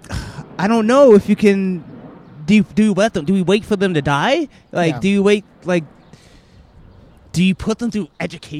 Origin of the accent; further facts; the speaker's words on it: United States; It's embarrassing, but as an American, it is embarrassing.